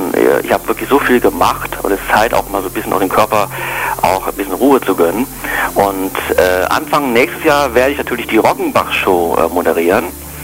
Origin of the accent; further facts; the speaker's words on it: Cologne, North Rhine-Westphalia, Germany; weil ich bin zwar groß geworden in Köln, aber ich habe leider Gottes nicht so die kölsche Mundart übernommen, weil meine Eltern, wie gesagt, kommen auch so ein bisschen verschieden her und wir haben damals nicht kölsch gesprochen.